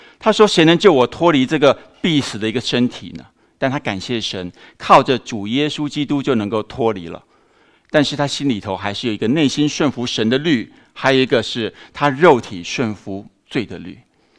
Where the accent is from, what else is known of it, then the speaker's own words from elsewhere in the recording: China; 我们中国人常会说，就是你工作这个没有功劳也有苦劳嘛